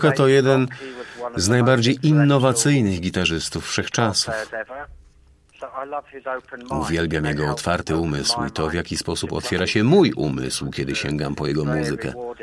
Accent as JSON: {"language": "Polish", "region": "England", "country": "United Kingdom", "second_language": "Polish", "said": "Pochodzę z Anglii i miałem szczęście grać z takimi postaciami jak"}